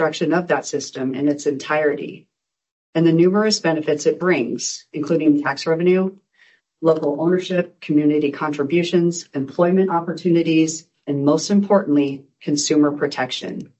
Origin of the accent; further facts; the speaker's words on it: Spokane, Washington, United States; I was raised in a dealership family with both my brother and my father in dealerships in my hometown, Spokane.